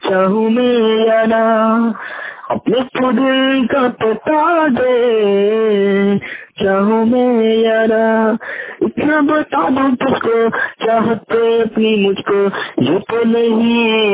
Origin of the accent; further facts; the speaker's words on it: Jharkhand, India; जिला देवघर झारखंड का रहने वाला हूँ।